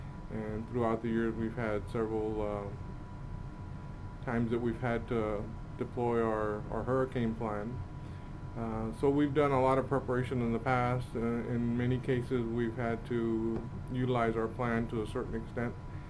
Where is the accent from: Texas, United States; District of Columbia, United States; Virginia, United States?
Texas, United States; Hebbronville; I'm originally from Hebronville, Texas.